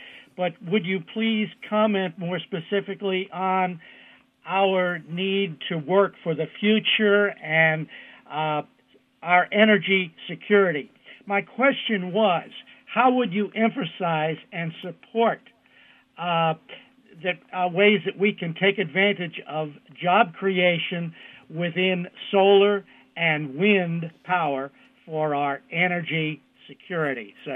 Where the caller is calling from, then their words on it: Virginia, United States; Amherst County.